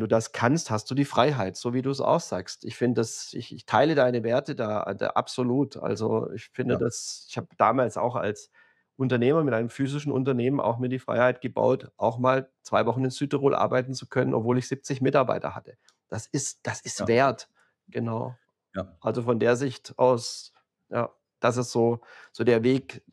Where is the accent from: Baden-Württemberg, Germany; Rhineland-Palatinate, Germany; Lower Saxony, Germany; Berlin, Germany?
Baden-Württemberg, Germany; ich bin Schwabe